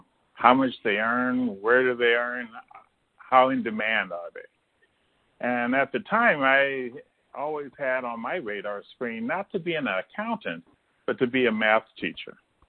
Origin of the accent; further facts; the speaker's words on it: Ohio, United States; also born or lived in Chicago, United States; And I'm originally from Ohio, so I took a job in Ohio to try to bring my family closer to my family and my wife's family, which is still, we're still in Ohio.